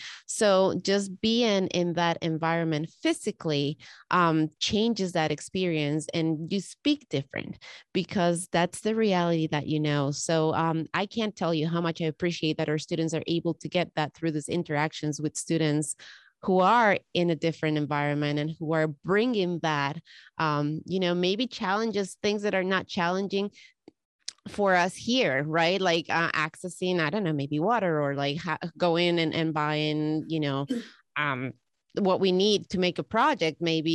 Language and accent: English; Ecuador; now in United States; I'm from Ecuador.